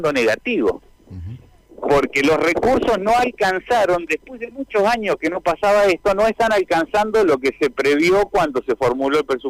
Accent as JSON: {"language": "Spanish", "country": "Argentina"}